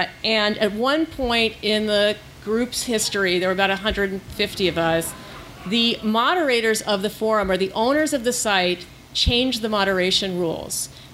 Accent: the South, United States; So I grew up in the South as a secular Jew, and during the time between when I was about 5 and when I was about 10

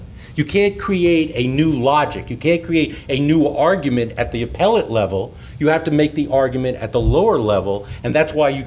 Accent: New York City, New York, United States; I mean, we're both from New York City, so we were going to be argumentative.

